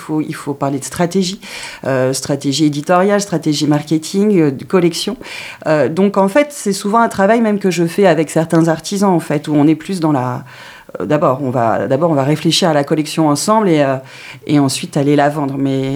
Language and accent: French; Thionville, Grand Est, France; born there; Alors moi, je suis née à Thionville.